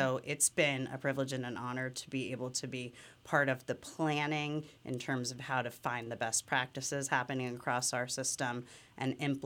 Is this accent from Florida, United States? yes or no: no; Bethlehem, Pennsylvania, United States; I am proud to have been born and raised in Bethlehem.